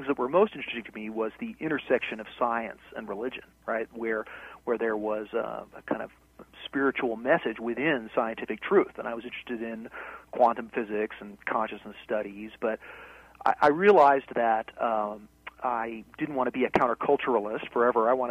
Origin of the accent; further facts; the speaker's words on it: Los Angeles, California, United States; as a teenager growing up in Los Angeles, I felt like that the 60s was something I had just missed. And I was born in 1960